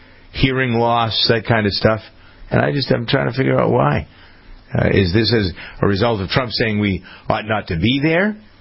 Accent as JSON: {"language": "English", "region": "Wisconsin", "country": "United States", "said": "I'm from Wisconsin. It's a great state to visit in the fall."}